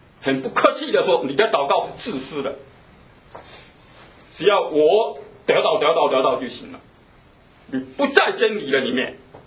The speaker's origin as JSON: {"language": "Chinese", "country": "China", "tie": "born or raised there", "said": "我从小在中国也领受了很多的恩典，"}